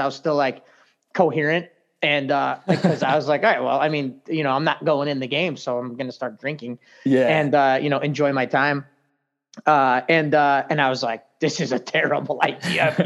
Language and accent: English; Chicago, Illinois, United States; So I grew up in Chicago, right? Mm-hmm. So like I grew up in like Spanish speaking neighborhood.